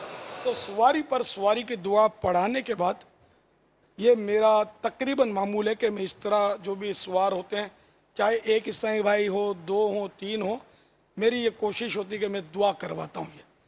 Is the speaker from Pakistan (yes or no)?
yes; Karachi, Sindh, Pakistan; ہمارا ملک اور خصوصاً ہمارا شہر باب المدینہ جو کہ روشنیوں کا شہر ہے